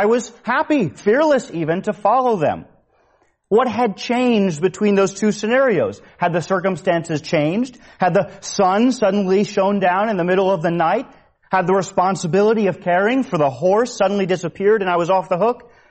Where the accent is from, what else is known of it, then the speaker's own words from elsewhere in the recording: Connecticut, United States; Brothers and sisters, I grew up in the woods. I say I grew up in Connecticut, and some people assume I grew up in New York City.